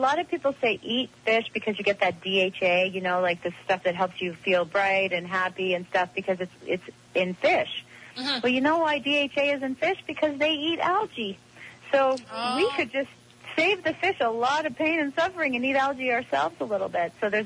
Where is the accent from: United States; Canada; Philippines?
Canada; Vancouver, British Columbia; I'm from Vancouver.